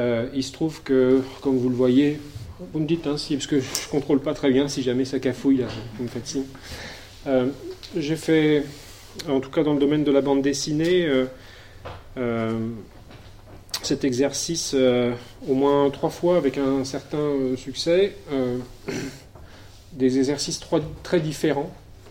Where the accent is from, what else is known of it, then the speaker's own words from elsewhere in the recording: Rennes, Brittany, France; born there; J'ai 50 ans. Je suis né à Rennes.